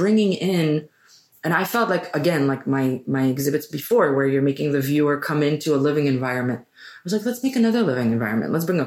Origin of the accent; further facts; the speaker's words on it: Tel Aviv, Tel Aviv District, Israel; I grew up in Tel Aviv.